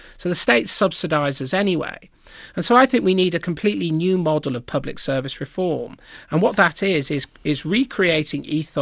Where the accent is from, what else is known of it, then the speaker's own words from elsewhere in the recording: Liverpool, North West England, United Kingdom; Well, I grew up in Liverpool in the 1980s, and I saw the consequences of just abandoning whole areas of our country.